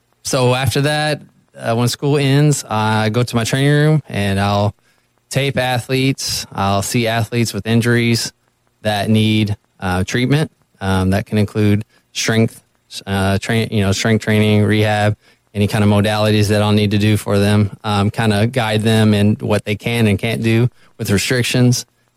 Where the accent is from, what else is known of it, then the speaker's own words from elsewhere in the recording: Louisville, Kentucky, United States; and I'm actually from Louisville, and I went to U of L for a couple years to start